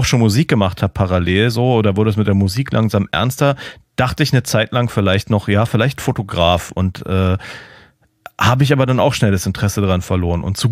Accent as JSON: {"language": "German", "country": "Germany", "said": "aber ich als Piefke war nur so, ja, ich will irgendwas mit Autos machen, so."}